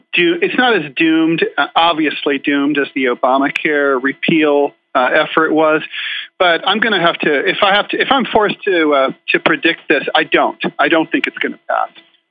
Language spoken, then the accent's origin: English; Dayton, Ohio, United States; I think I'm old enough to remember growing up in Dayton, Ohio, during the Vietnam War